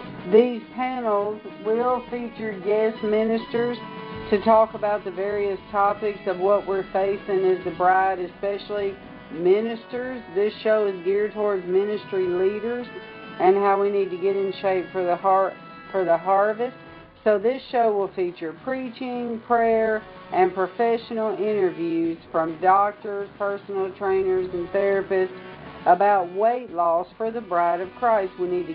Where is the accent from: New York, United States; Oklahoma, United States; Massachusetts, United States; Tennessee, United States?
Tennessee, United States; Nashville; I was born and raised in Nashville myself.